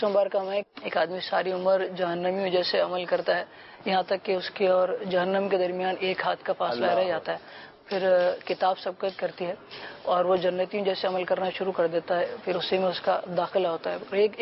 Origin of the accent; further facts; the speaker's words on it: Hyderabad, Sindh, Pakistan; now in Karachi, Pakistan; پیدائش کراچی کی ہے. بچپن ایک سال کا جب میں تھا تو حیدرآباد ہم لوگ شفٹ ہو گئے تھے.